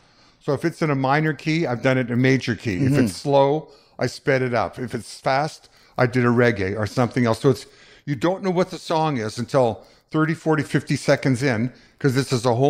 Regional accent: Winnipeg, Manitoba, Canada; because growing up in Winnipeg, after the war

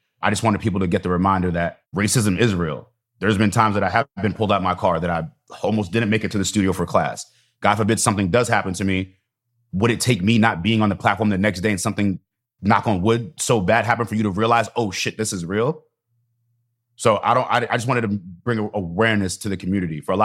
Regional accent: East Hampton, New York, United States; growing up in East Hampton, I used to feel that same exact way. Being that token Black guy, one of few in an environment predominantly of white people

